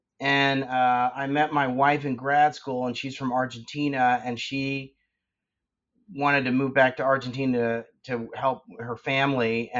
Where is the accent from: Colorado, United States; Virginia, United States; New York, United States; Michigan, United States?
New York, United States; I grew up in New York. I went to Dartmouth. I learned Spanish in college, and I studied overseas in college